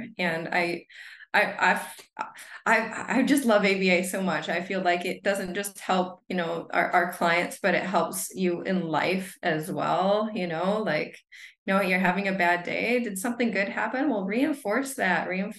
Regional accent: United States; now in Brazil; So I'm a BCBA. I'm from the United States.

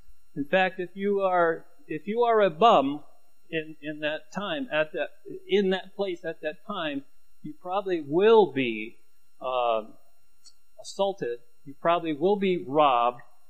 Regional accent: New York, United States; because I was from Northern New York. I'm a white Yankee skinny boy in a town of not white skinny people.

